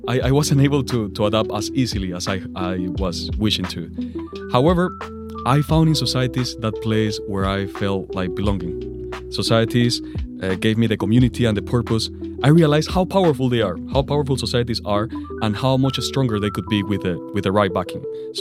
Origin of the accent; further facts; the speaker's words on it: Panama; now in United Kingdom; I'm an international student, this is my last year of university. I'm from Panama, a country in Latin America. I come from a very low-income family.